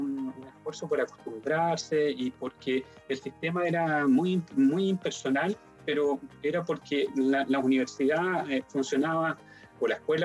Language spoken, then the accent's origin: Spanish; Puerto Montt, Los Lagos, Chile; moved away as an adult; Yo soy oriundo de Puerto Montt. Y bueno, debí dejar mi casa, digamos, y partir a Santiago.